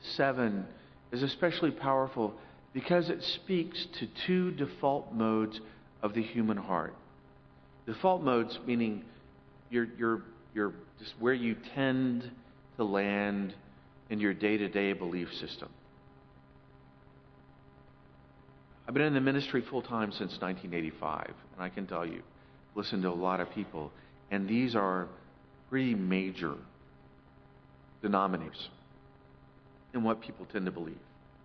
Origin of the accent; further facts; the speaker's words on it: Oklahoma, United States; because I'm from Oklahoma and the only dance I know is the two-step